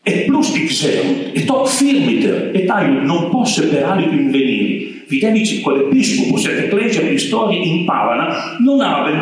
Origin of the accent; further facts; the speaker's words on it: Tuscany, Italy; Parlo del mio dialetto, di un piccolo paese dell'Appennino pistoiese